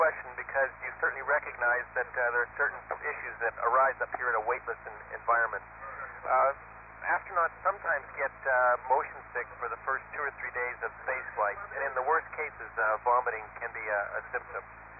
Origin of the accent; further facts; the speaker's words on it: Canada; I'm Canadian, and certainly some of the issues that we're facing in Canada are important to me.